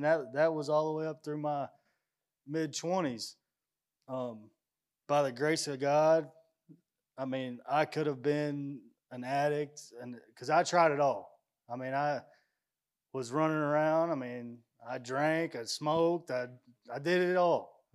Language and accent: English; Kentucky, United States; I'm from Ballard County.